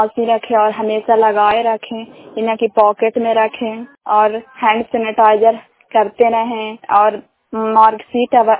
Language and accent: Hindi; Bihar, India; साम, पंचायत साम, प्रखंड करारपुरा, जिला नालंदा के निवासी हूँ।